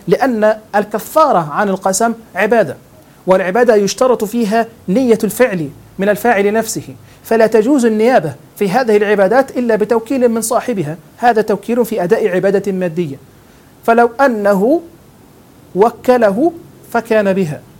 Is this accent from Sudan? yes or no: no; Egypt; الحقيقة يعني عندنا في مصر هذا من الأمور الدارجة